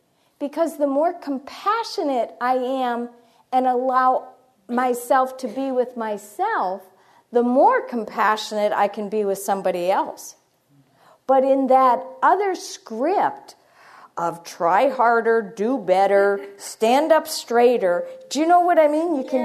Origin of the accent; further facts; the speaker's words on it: Erie, Pennsylvania, United States; I'm from Erie, Pennsylvania, if you've ever heard of Joan Chittister or anybody like that.